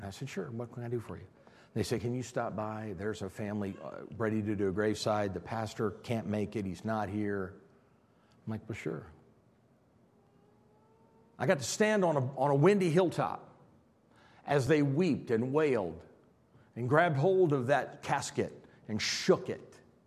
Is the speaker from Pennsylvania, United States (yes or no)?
no; Illinois, United States; I know I'm from Illinois. People in Illinois have crazy sayings. You can say that about all the Midwest. We have crazy sayings.